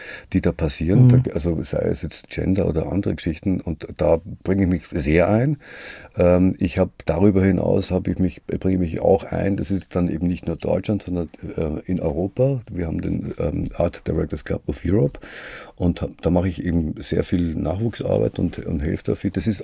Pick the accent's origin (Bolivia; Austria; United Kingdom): Austria; Da hat man als Österreicher, ist man gleich im Generalverdacht gestanden